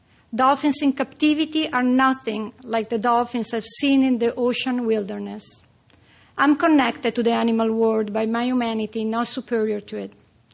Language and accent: English; Italy; English is a second language; Growing up in Italy, with this dream to become a field biologist and studying animal behavior in the wild, wasn't always easy or popular for that matter. We Italian can be just a little bit conservative